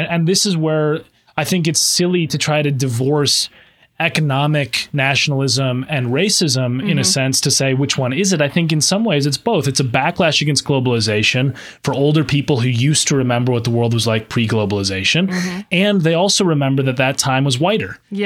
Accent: Minnesota, United States; in my home state of Minnesota

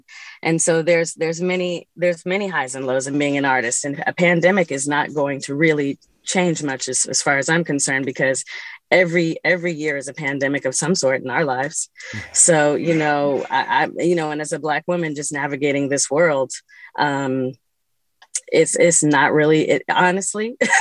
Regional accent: San Francisco, California, United States; before moving back home, which is where I grew up. I grew up here in San Francisco.

